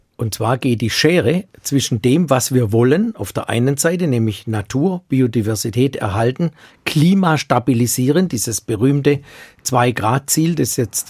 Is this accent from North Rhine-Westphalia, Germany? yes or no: no; Baden-Württemberg, Germany; da sind auf dem Neckar in meiner Heimatregion auf den Schleusen 1-2 Meter hohe Schaumberge geschwommen